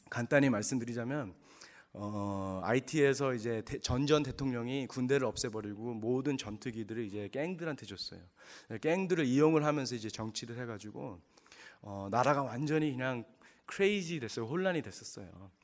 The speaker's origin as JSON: {"language": "Korean", "country": "Canada", "tie": "born there", "second_language": "Korean", "said": "저는 사실 2세입니다. 캐나다에서 태어나고 한국을 한 번도 못 갔었어요."}